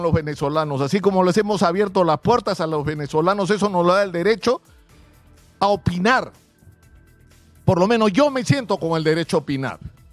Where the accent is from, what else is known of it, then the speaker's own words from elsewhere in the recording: Peru; Así como los peruanos tenemos de chino, así como los peruanos tenemos de español, tenemos de hombre andino, los peruanos ahora también tenemos de venezolano.